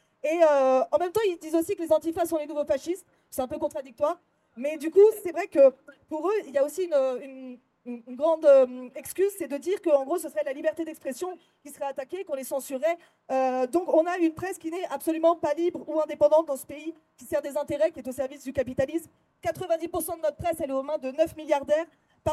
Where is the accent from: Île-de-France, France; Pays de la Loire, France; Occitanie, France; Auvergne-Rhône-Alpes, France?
Auvergne-Rhône-Alpes, France; Lyon; alors moi je suis de Lyon en plus